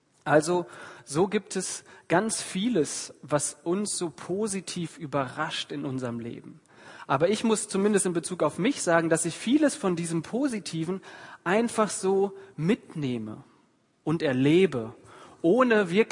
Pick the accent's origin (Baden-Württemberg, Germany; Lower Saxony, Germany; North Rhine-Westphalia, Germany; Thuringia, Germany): North Rhine-Westphalia, Germany; Bielefeld; weil ich komme ja eigentlich aus Bielefeld